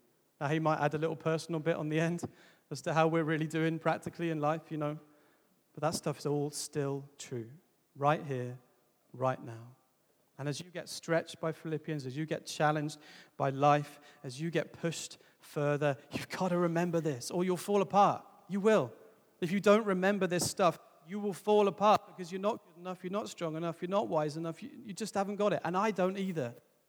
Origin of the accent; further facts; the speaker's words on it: England, United Kingdom; I'm saying nothing, I'm English, so I won't get away with it.